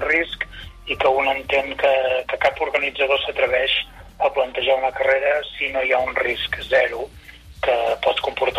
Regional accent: Catalonia, Spain; jo soc del Berguedà

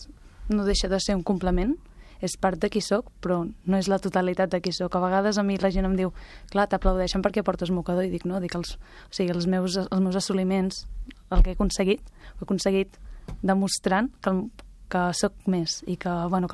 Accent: Llançà, Catalonia, Spain; De Llançà, al meu poble natal.

